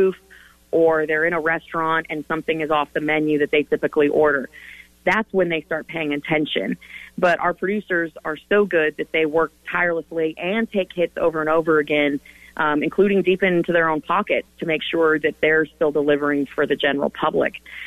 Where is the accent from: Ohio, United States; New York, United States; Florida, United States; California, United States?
Florida, United States; I'm from Florida. My front yard would then be subject to federal intervention